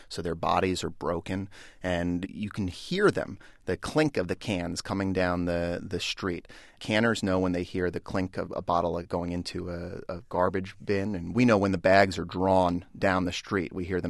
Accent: New York, United States; as a New Yorker, we see them on the street every day

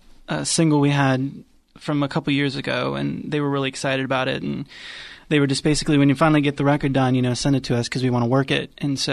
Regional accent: Dayton, Ohio, United States; also born or lived in Columbus; now in Hocking Hills, United States; Me and Eric, we grew up in the Dayton area, and then we moved to Columbus a few years ago. And then I sort of moved, David, I moved to sort of the rural area, like Hocking Hills area with Jessica.

